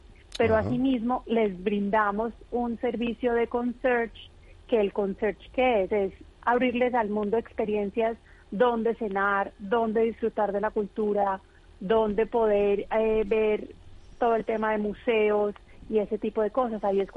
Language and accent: Spanish; Colombia; now in Spain; siendo colombiana, entonces es para ayudarles a nuestros coterráneos y a nuestros hermanos latinoamericanos llegar a España